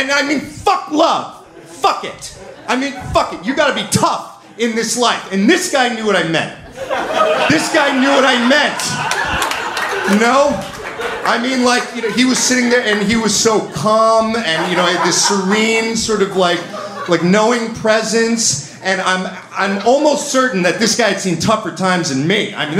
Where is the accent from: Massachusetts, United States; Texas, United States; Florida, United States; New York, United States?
New York, United States; sense of ennui growing up in Westchester County and, you know, and you know, and then getting sent away to a boarding school in Connecticut